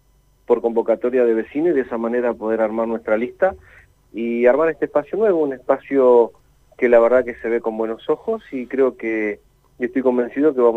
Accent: Plotier, Neuquén, Argentina; Yo soy un vecino nacido y criado en Plotier.

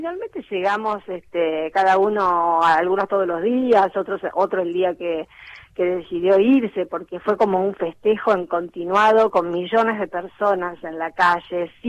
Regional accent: Argentina; siendo argentina y latinoamericana

